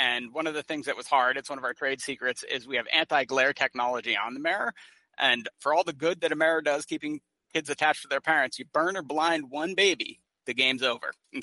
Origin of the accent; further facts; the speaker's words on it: Boston, Massachusetts, United States; I am just out of the Boston area, and I've heard that when I'm talking to people outside of Boston, so I've got to work on that.